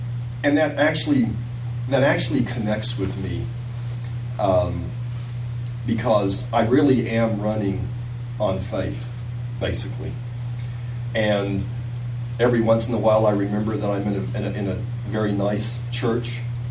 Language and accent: English; Oklahoma City, Oklahoma, United States; I was an attorney in Oklahoma. I am from Oklahoma City.